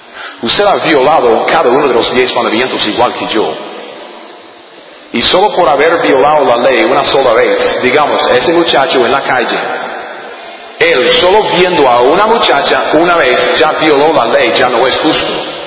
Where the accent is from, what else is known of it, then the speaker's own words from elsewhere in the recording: United States; Spanish is a second language; yo soy gringo, ok, de los Estados Unidos.